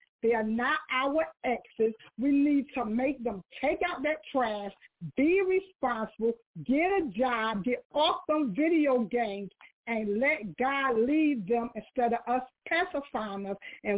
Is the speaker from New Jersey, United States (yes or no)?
yes; New Jersey, United States; I grew up in Jersey